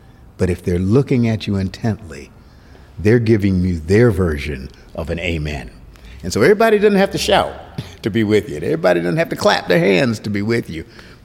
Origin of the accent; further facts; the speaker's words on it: United States; I can't enter into that. I really can't, because I'm an American.